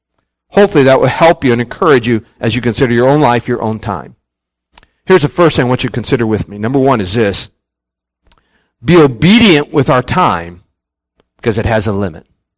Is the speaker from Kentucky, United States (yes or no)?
no; West Virginia, United States; When I was 15, now, at 16, this is growing up in West Virginia, at 16, we could get our driver's license.